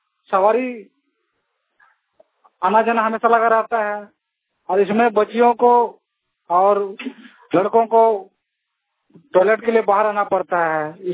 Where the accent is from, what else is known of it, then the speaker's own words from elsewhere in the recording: Jharkhand, India; और मैं वहाँ पर हमारे गांव पिंडगड़िया है, अब पंचायत मुसना, प्रखंड गोपीगंज, जिला दुमका।